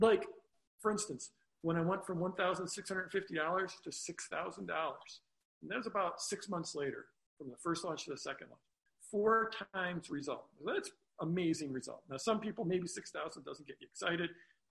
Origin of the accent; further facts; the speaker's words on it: United States; Sorry for the brag. I'm being American.